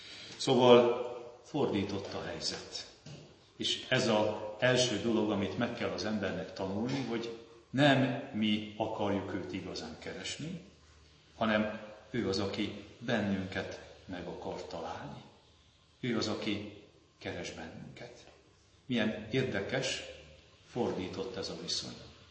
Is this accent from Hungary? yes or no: yes; Mátra, Hungary; Különösképpen is szeretem a Mátrát, hiszen ott nőttem fel.